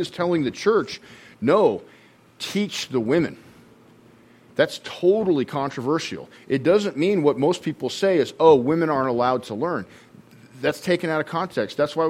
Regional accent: Boulder, Colorado, United States; I was raised in Boulder Public Schools

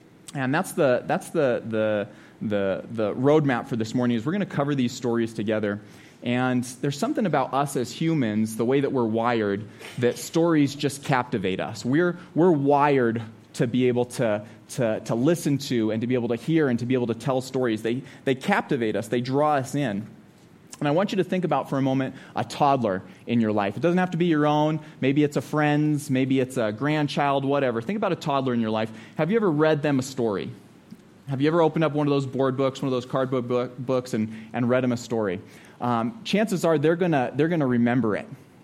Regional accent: Eaton, Colorado, United States; I grew up in Eaton. So I've lived in Eaton for 18 years of my life. The first 18 years of my life was in Eaton.

